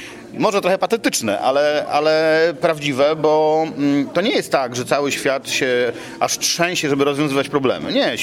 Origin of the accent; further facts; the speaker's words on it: Kraków, Lesser Poland, Poland; Ja w ogóle jestem jako Krakus przede wszystkim dumny, że to się w ogóle dzieje w naszym mieście